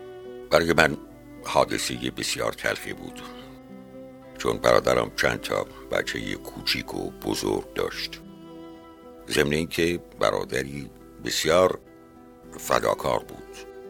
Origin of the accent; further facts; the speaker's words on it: Haftkel, Khuzestan, Iran; also born or lived in Aghajari; در 27 بهمن 1320 در منطقه نفتی آقا جاری متولد شدم. بیشتر خاطرات دوران کودکی من برمیگرده به دوره‌ای که پدرم در منطقه نفتخیز هفتگل خدمت میکرد. دوره ابتدایی رو تو مدرسه فروردین و اردیبهشت هفتگل گذروندم